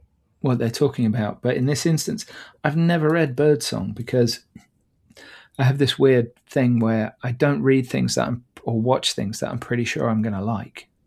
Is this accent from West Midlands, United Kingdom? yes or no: yes; Ludlow, West Midlands, United Kingdom; Interestingly, he goes through my hometown. He goes through Ludlow.